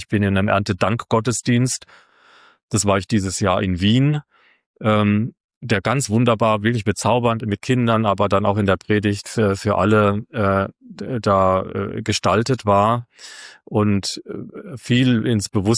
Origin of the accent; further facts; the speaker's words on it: Baden-Württemberg, Germany; ich bin nun halt 51 und er ist süddeutsch, weil ich komme eben aus der Kurpfalz, und vielleicht ist er ein bisschen migrantenaffin, weil ich hatte einen italienischen Vater